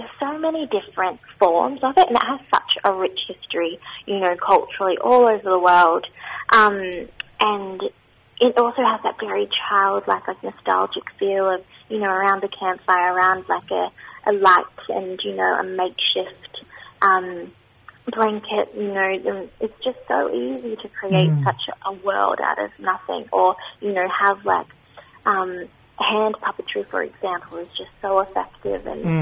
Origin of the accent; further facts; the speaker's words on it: Parramatta, New South Wales, Australia; I'm here on Darug country, so I grew up on Darug country in Parramatta